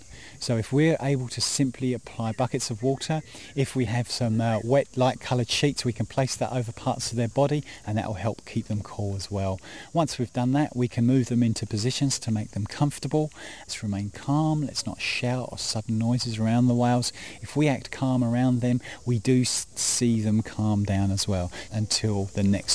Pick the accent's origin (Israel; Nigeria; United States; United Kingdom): United Kingdom; East of England; And as a young boy growing up in Essex, these were almost like, you know, alien beings.